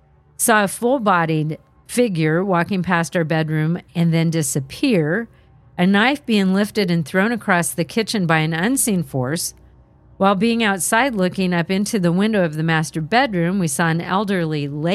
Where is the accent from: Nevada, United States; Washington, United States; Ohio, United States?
Ohio, United States; born there; now in Massachusetts, United States